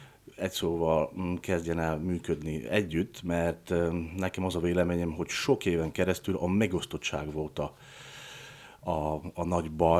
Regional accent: Slovakia; born or raised there; also born or lived in France

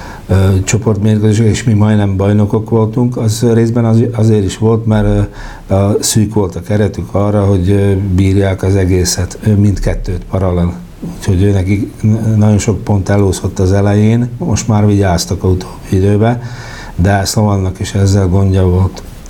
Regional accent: Hungary; hisz magyarok vagyunk

